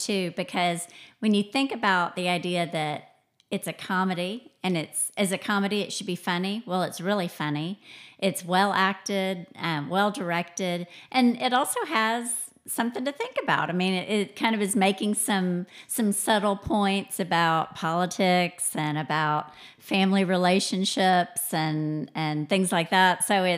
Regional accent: the South, United States; But I, as a Southerner, I'm not offended by it

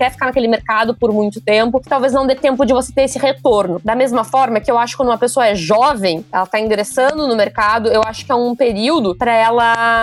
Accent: Rio Grande do Sul, Brazil; moved away as an adult; now in São Paulo, Brazil; eu sou gaúcha e acabei me mudando para São Paulo para trabalhar na Suno, então aproveitei já para morar pertinho

